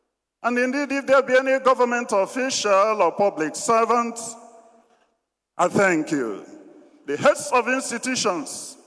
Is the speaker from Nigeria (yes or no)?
yes; Ifuma, Enugu State, Nigeria; from my village, Enugu Abo, from my hometown, Ifuma, from my home diocese, Agota